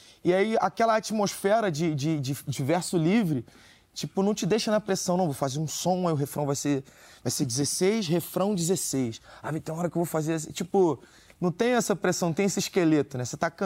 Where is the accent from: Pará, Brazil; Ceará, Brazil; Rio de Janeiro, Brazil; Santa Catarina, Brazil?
Rio de Janeiro, Brazil; Sepetiba; Eu tenho uma lembrança muito mágica da minha infância em Sepetiba, assim.